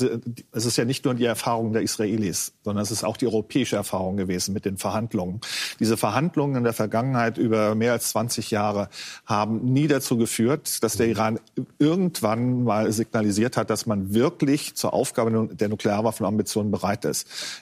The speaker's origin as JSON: {"language": "German", "country": "Germany", "said": "Ja, also wir tun uns als Deutsche ja sowieso schwer."}